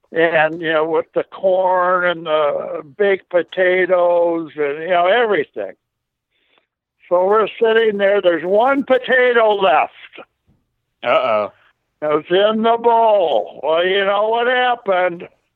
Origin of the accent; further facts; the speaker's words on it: Portland, Oregon, United States; now in Minneapolis, United States; I moved from Portland, Oregon, where I grew up. I moved back here to Minneapolis in 71.